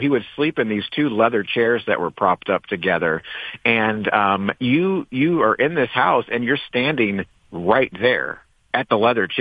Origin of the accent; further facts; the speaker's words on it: Missouri, United States; Yeah, my home state of Missouri. Yeah, I love the Truman Library.